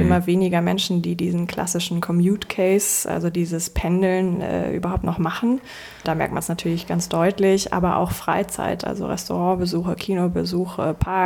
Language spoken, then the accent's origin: German; Hamburg, Germany; born there; ich bin 28 Jahre alt, gebürtige Hamburgerin.